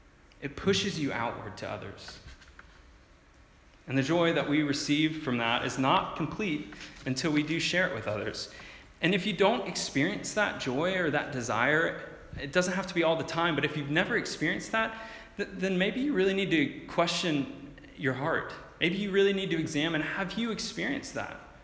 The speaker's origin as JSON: {"language": "English", "country": "United States", "said": "As an American, a lot of my countrymen could care less about that sport, but I love it."}